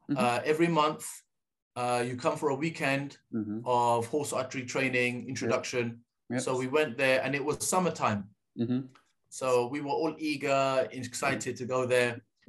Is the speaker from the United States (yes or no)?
no; England, United Kingdom; born there; England. My parents actually, my father's from North Africa, Libya. And my mother from South Africa, but born in London, raised in London, born into a Muslim family.